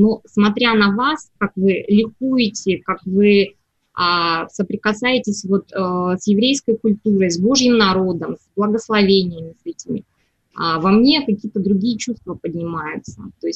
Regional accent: Russia; я христианка из России

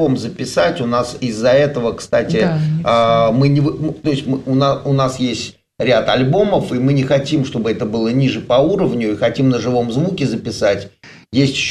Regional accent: Minsk, Belarus; я сам из Минска, из Белоруссии, но изначально, но папа у меня вообще армянин, но я больше себя чувствую, этот язык, эта душа, это мое. А белорус и армянин я уже потом.

